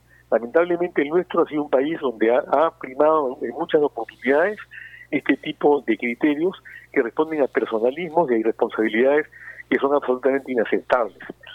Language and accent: Spanish; Peru; vamos a ver qué tal la vamos a pasar todos unidos como buenos peruanos